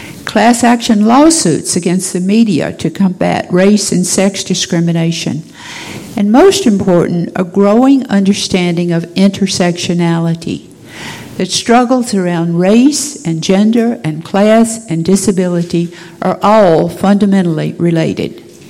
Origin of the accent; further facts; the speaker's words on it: Tennessee, United States; I've always been proud that Tennessee, my home state, was the final state to ratify that constitutional amendment.